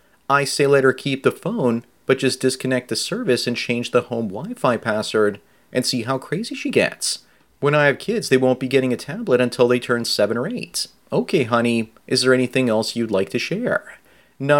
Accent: Canada; As a Canadian, please don't come here.

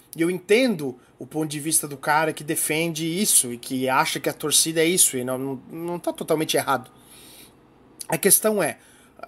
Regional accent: Indaial, Santa Catarina, Brazil; Eu lembro que quando eu era criança em Indaial

